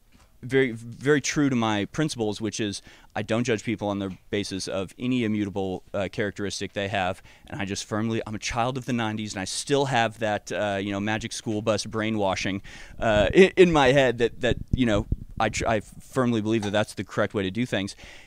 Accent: Houston, Texas, United States; I grew up around Jews. Most of my friends lived in the Jewish neighborhood, Meyerland in Houston.

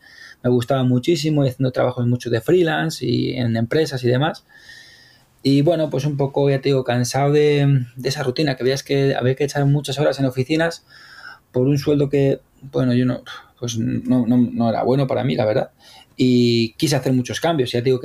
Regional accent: Madrid, Community of Madrid, Spain; yo soy de Madrid, soy gato, pero con familia de Burgos, que es donde pasaba, pues hasta que el trabajo te dice que ya no más, pues hasta en Burgos, en un pueblo muy pequeño, pasaba 3 meses al año

